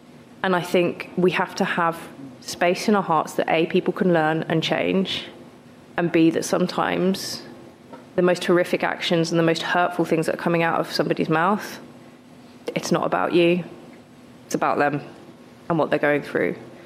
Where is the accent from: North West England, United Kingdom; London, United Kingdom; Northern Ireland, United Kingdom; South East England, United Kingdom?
South East England, United Kingdom; Hastings; my experience growing up in Hastings.